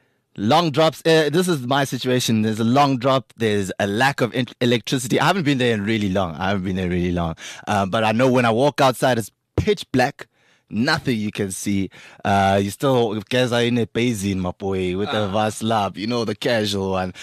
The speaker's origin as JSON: {"language": "English", "town": "Empangeni", "region": "KwaZulu-Natal", "country": "South Africa", "said": "So for me, it's a much more distant land, Empangeni. It's a rural village, and it's tight, man."}